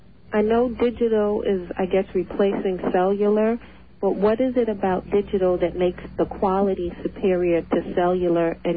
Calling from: Spring Valley, New York, United States; Hi, I'm calling from Spring Valley in New York.

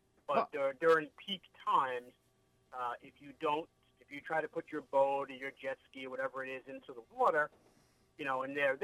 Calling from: Smithtown, New York, United States; I guess this is Smithtown. I'm in the car heading to Port

